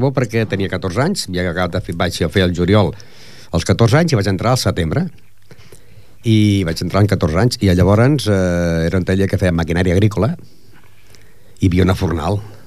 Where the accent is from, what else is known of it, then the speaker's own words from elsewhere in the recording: Ripollet, Catalonia, Spain; born there; Jo vaig néixer en el número 33 d'aquest carrer, que la ràdio està al número 6, doncs jo vaig néixer al 33.